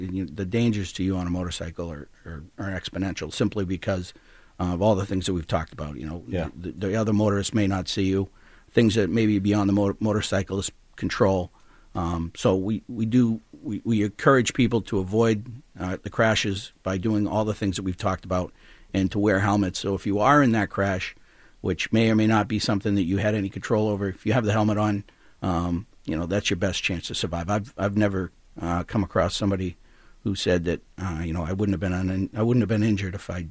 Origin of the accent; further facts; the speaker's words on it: Portsmouth, New Hampshire, United States; I grew up in Portsmouth, so.